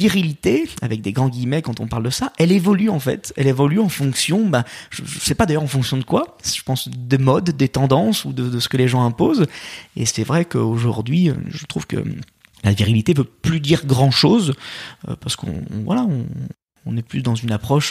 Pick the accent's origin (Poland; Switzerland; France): France; Lyon, Auvergne-Rhône-Alpes; Je suis lyonnais. J'ai eu la chance en plus de grandir dans une ville qui a été 7 fois championne de France. Je suis né avec un ballon doré dans la bouche, passionné de ma ville